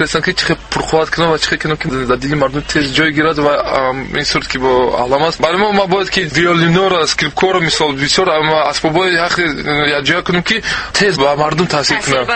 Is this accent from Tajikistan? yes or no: yes; Tajikistan; ما تاجیکستانی هستیم